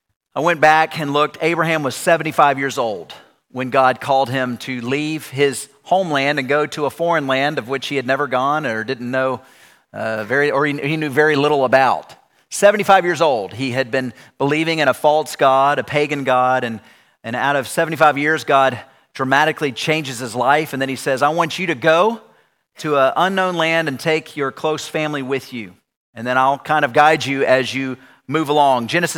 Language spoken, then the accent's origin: English; Knoxville, Tennessee, United States; I grew up here in Knoxville and went to Cedar Springs